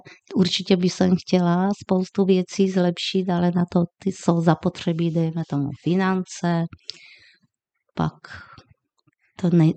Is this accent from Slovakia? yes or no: yes; Slovakia; accent: Slovak; Czech is a second language; now in Czech Republic; tím, že jsem Slovenka, to určitě víte, že jsem Slovenka, že to poznat na mojím přízvuku.